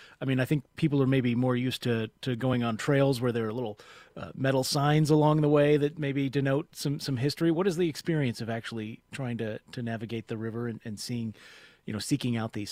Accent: Illinois, United States; I'm from the South Suburbs, and I'm a little familiar with the Little Calumet.

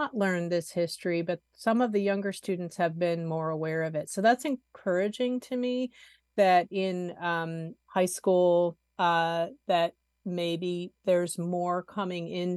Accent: United States; growing up in the United States, going through the school systems here

